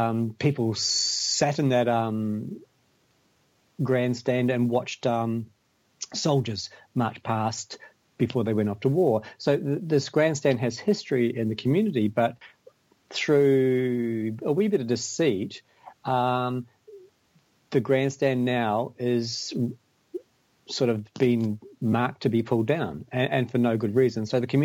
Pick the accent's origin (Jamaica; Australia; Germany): Australia; also born or lived in Picton, New Zealand; now in New Zealand; I was born in New Zealand in Picton. I spent 20 years of my early life in Australia and got a bit of a view of over there, but the calling for home came, and so I came back home.